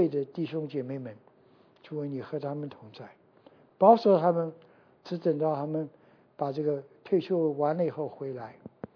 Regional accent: Chongqing, China; also born or lived in Shanghai / Nanjing; 我从中国出来的，我中国记得小时候在重庆，后来到上海，到南京，在中国这一圈走了。我现在四川话也会讲，上海我给讲了，南京话会讲，讲的不太好就是了啊。然后广东话也是讲了啊

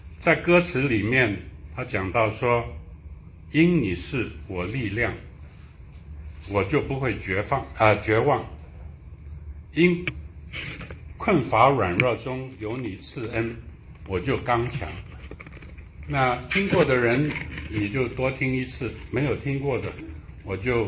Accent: Guangdong, China; born there; first language Mandarin; 我想我这个虽然是在广东出生了，但是我一直都是以国语为母语嘛

